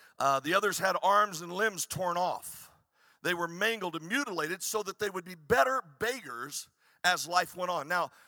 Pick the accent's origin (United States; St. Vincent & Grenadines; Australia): United States; Arizona; Now, I'm from Arizona. I'm not used to seeing people wadded up under cars.